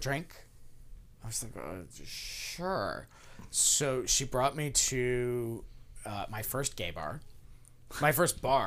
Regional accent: Connecticut, United States; growing up in Connecticut, we always had the tri-state area news, so news for New York

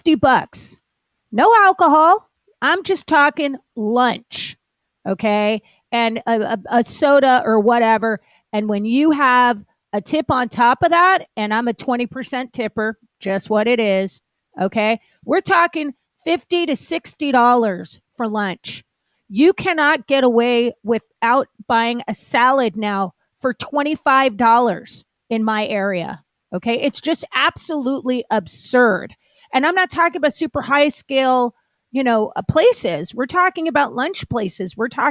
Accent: California, United States; I need to chime in here as a Californian who is going to suffer from this.

